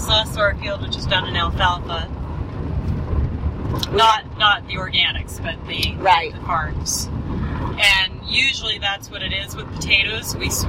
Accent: Winnipeg, Manitoba, Canada; So, and I grew up in Canada.

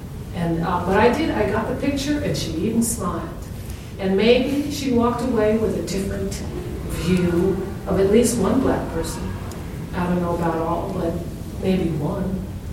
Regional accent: Westchester, New York, United States; I lived, I was born and raised in New York, Westchester, New York, sort of upstate.

